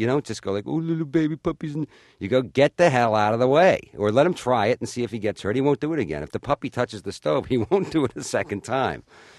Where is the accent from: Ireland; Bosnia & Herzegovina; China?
Ireland; But then again, I'm Irish, so you never know.